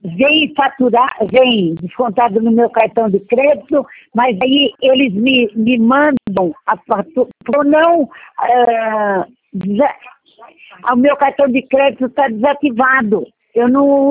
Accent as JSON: {"language": "Portuguese", "town": "Piracicaba", "region": "São Paulo", "country": "Brazil"}